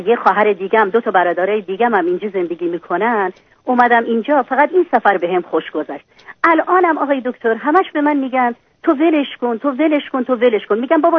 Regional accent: Iran; moved away as an adult; من از ایران اومدم.

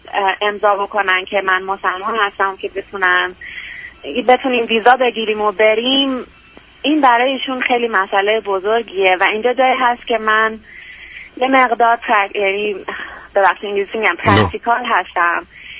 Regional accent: Iran; moved away; من ایرانیم

